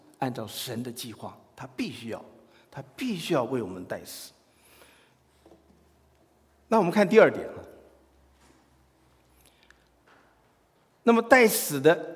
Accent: China; 还是像我们中国人一样怕没面子啊？

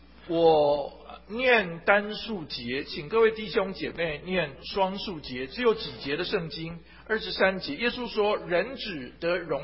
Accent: Taiwan; 我自己从小在教会里面长大，我在台湾成长，我的教会是长老的教会。到我初中的时候，我开始渴慕追求认识主。高一的时候我重生得救

